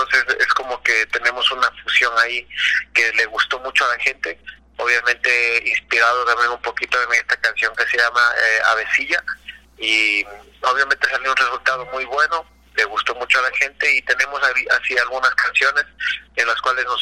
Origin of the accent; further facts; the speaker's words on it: Ecuador; porque nosotros somos de Ecuador